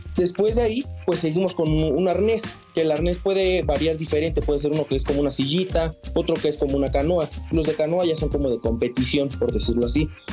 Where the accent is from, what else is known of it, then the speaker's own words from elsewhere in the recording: Mexico; actualmente soy campeón mexicano general